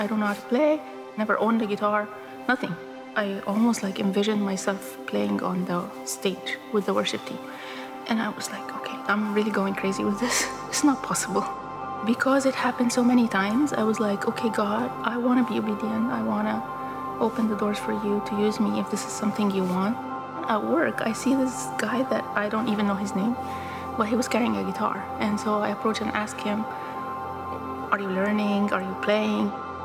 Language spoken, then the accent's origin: English; Egypt; moved away as an adult; now in United States; I have been coming to Venture for almost 10 years now. I actually am from the Middle East, you know, I'm from Egypt. Came to the US for school.